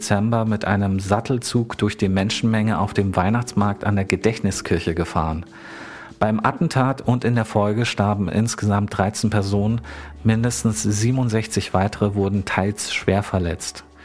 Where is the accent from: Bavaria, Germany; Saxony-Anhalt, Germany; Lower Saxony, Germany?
Saxony-Anhalt, Germany; Gardelegen; haben wir ihr beim Umzug aus meiner Heimatstadt Gardelegen nach Teltow geholfen, also in die Nähe meiner Eltern.